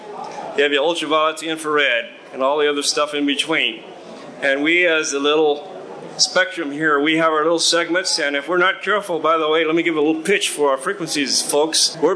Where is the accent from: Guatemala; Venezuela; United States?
United States; California; accent: Southern California; I'm originally from California, and that's why this crazy accent, right? Southern Cal.